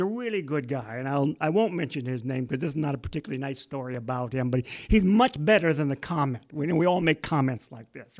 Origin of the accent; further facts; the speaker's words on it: St. Louis, Missouri, United States; we're both from St. Louis and we love the Cardinals and baseball is big to us.